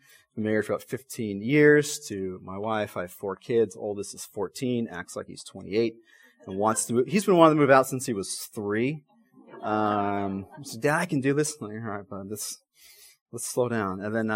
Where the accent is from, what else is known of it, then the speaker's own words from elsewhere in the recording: Jackson, Wyoming, United States; Some of you have been asking me, as we've been meeting a few people, where I'm from. I'm from Jackson, Wyoming.